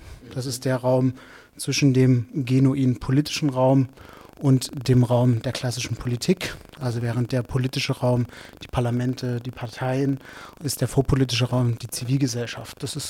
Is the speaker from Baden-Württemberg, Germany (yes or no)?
no; Dresden, Saxony, Germany; Ich bin aus Dresden, habe dort lange Zeit in der politischen Bildung gearbeitet